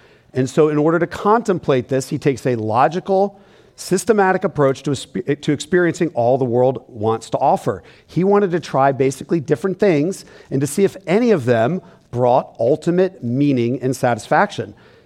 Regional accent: Philadelphia, Pennsylvania, United States; You see, I'm from Philadelphia, and in Philly, you communicate in a very simple, straightforward, succinct, you might even say superior manner.

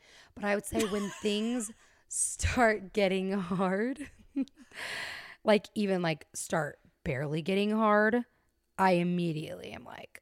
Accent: Las Vegas, Nevada, United States; I mean, I grew up in Las Vegas. So I grew up in a city

